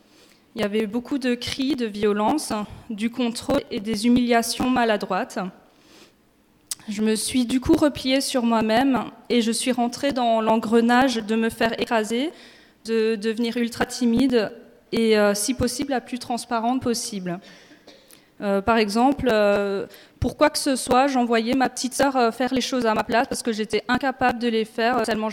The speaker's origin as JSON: {"language": "French", "region": "Grand Est", "country": "France", "tie": "born or raised there", "said": "Alors moi, j'ai grandi dans le Bas-Rhin. Mon père était garde forestier et du coup, j'ai habité dans une maison forestière paumée dans un village perdu au milieu de la forêt."}